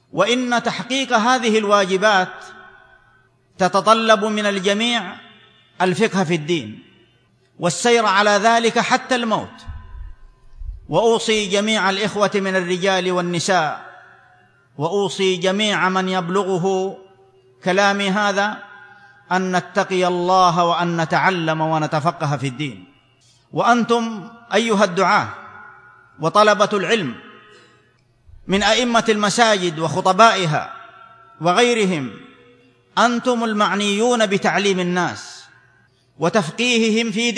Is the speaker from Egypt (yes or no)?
no; Saudi Arabia